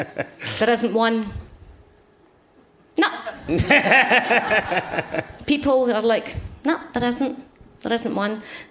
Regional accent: Scotland, United Kingdom; But they assumed it was me because I'm Scottish.

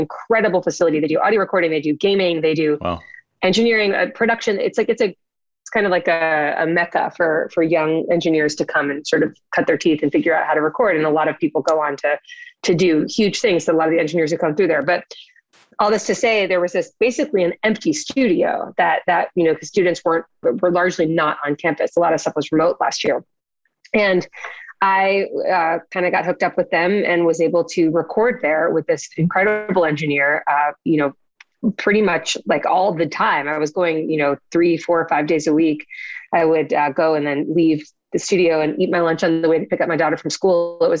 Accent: Boston, Massachusetts, United States; moved away as an adult; also born or lived in New York; now in Florida, United States; I live in Florida right now, but I grew up in Boston.

